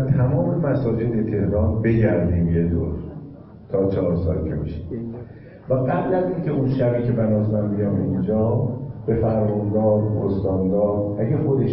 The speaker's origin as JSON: {"language": "Persian", "country": "Iran", "said": "وقتی میپرسه Where are you from؟ آقا شما بچه کجایی؟ میگم ایران"}